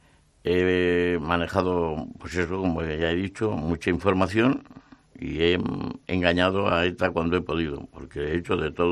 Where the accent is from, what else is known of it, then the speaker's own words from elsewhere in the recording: Albacete, Castilla-La Mancha, Spain; Y yo, que soy de secano, soy de Albacete